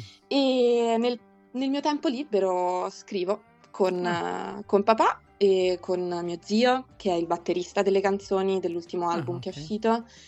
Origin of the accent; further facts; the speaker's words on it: Rome, Lazio, Italy; assolutamente, tutta la famiglia, siamo tutti di Roma.